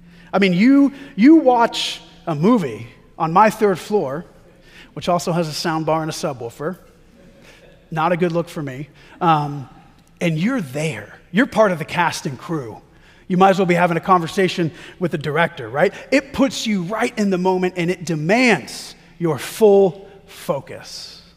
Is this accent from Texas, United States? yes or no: yes; Texas, United States; I'm like, no, I'm from Texas and I'm a giant.